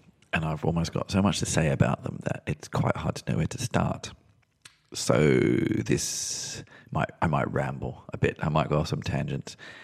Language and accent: English; London, United Kingdom; born there; I was born in London.